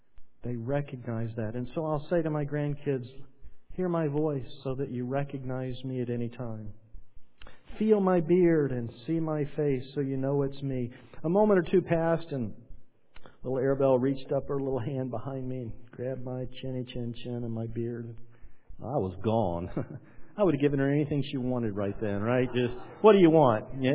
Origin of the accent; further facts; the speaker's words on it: the South, United States; But I grew up in the South, where it was normal and expected that you went to church on Sunday.